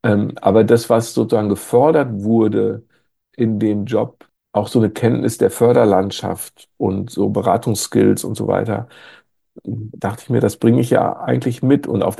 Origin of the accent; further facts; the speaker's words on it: Greven, North Rhine-Westphalia, Germany; also born or lived in Cologne / Münster; Ich bin, wie gesagt, in Köln geboren. Mein Vater war bei der Bundeswehr. Wir sind dadurch relativ viel umgezogen und haben irgendwann sozusagen sind in Münster gelandet und sind dann aber nach Grevenreckenfels, so ein kleines 6.000-Einwohner-Nest